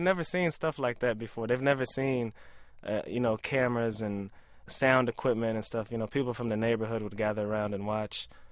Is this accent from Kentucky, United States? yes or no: yes; Kentucky, United States; You know, I grew up in Kentucky around a Libyan exile community, so it was an interesting fusion of sorts.